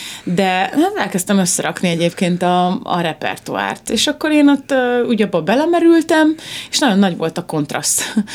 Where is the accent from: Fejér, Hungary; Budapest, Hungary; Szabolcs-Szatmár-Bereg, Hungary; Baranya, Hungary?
Szabolcs-Szatmár-Bereg, Hungary; Ajak; also born or lived in Kisvárda; születtem, Ajakon jártam óvodába, meg általános iskolába, közben már zeneiskolába, Kisvárdára, tehát Ajak és Kisvárda nagyon közel van egymáshoz